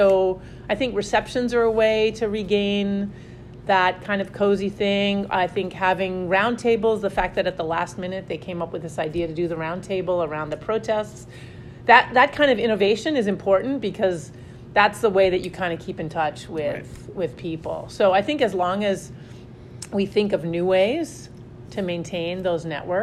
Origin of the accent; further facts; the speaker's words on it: Lebanon; now in United States; I grew up in Lebanon, and so there was a family connection.